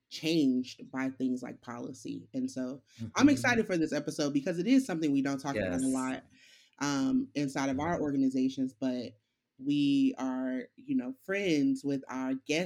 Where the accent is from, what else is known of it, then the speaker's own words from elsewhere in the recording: St. Louis, Missouri, United States; when you think about St. Louis's history and neighborhoods, and especially, like, I grew up in North City